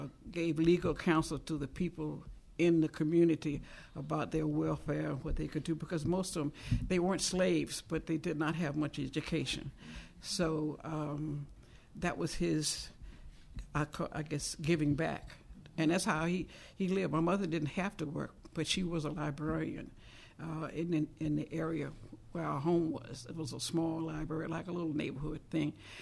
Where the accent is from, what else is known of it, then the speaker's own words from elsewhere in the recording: Richmond, Virginia, United States; born there; I was born in Richmond, Virginia, my father lived in Richmond.